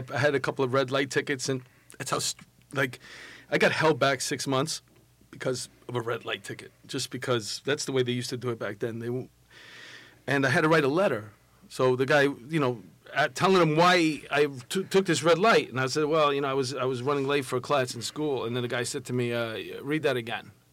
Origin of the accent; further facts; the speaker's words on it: Astoria, New York, United States; I grew up in Astoria